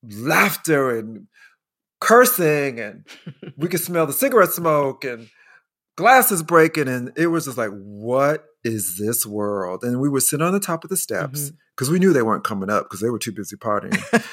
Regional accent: Chicago, Illinois, United States; But yes, I grew up in Chicago.

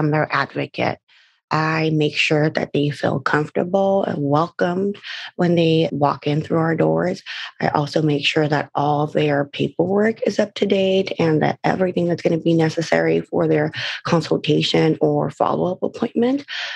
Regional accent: San Diego, California, United States; No, I'm actually from San Diego.

